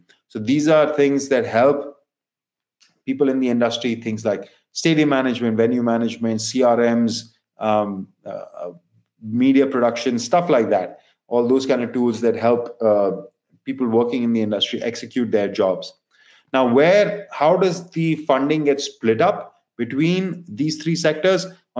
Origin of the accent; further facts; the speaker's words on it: Bangalore, Karnataka, India; A couple of Indian cities should be mentioned, Mumbai and Bangalore, my hometown.